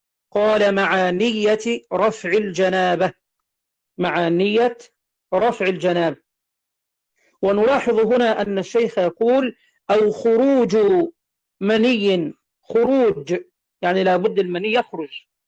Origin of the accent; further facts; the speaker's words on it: Egypt; أنا صليت العصر الآن عندنا في مصر